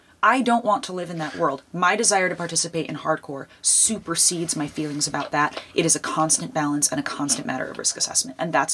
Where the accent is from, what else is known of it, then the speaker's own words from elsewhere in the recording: Watertown, New York, United States; And then there's these other rural districts around where I grew up in Watertown. There's Carthage, New York.